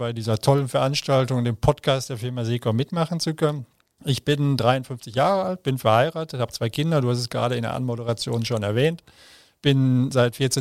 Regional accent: North Rhine-Westphalia, Germany; Ich komme aus dem Sauerland.

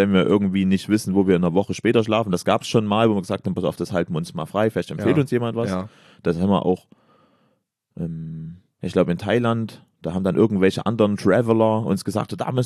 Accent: Weißenborn, Saxony, Germany; also born or lived in Freiberg; Sachsen, ne, Mittelsachsen. Ja. Und dann, also da habe ich gewohnt, bis ich 6 war und mit der Grundschule sind wir nach Weißenborn gezogen.

